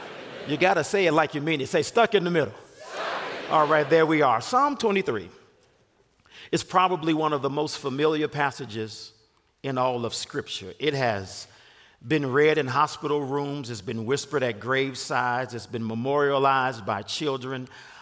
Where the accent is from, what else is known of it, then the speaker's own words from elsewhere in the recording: Gary, Indiana, United States; I'm from Gary, Indiana originally, and a guy that grew up about four blocks from my house wrote a song